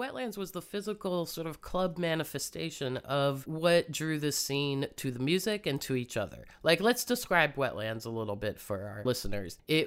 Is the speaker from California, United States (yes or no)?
no; New Jersey, United States; But since this is a scene that's very close to my heart, I grew up in New Jersey.